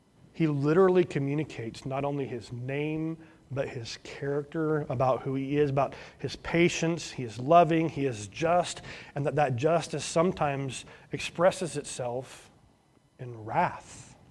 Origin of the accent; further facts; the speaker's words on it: Broadwell, Illinois, United States; also born or lived in Sandpoint, Idaho; I remember as a kid, growing up in Broadwell, Illinois, or even in Sandpoint, Idaho